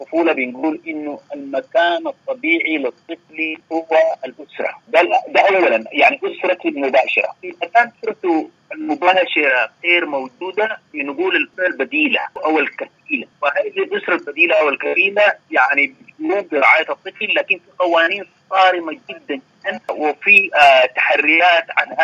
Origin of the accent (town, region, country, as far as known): Sudan